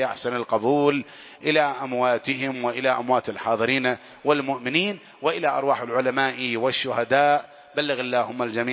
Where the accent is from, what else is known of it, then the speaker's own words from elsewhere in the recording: Iraq; بلادنا العراق اجعلها آمنة وارزق أهلها من الثمرات